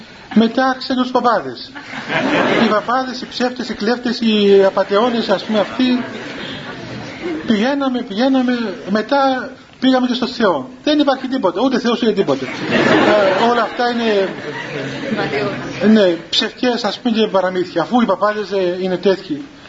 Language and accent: Greek; Cyprus; κοιτάξτε, είμαι Έλληνας Κύπριος.